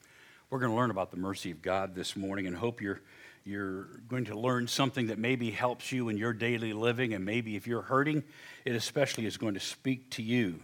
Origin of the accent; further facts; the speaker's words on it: West Virginia, United States; I'm from West Virginia, so I like it simple.